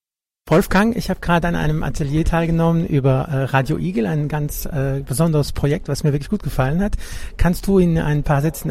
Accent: Luxembourg; Ja, genau so ist es auch, glaube ich, bei uns in Luxemburg und anderswo in Europa.

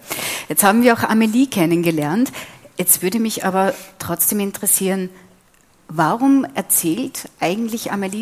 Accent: Upper Austria, Austria; Bei uns in Oberösterreich heißt das eben Schwanern.

